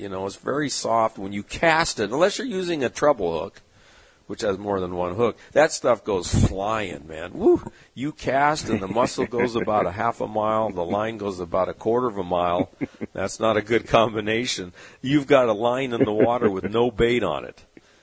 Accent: San Diego, California, United States; I grew up fishing in San Diego Bay and the Mission Bay

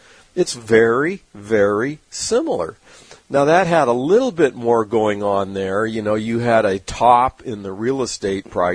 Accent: California, United States; I kind of like the desert landscape myself. It's always appealed to me, I guess, growing up in California. I'm not used to lush green trees like they have back on the eastern seaboard.

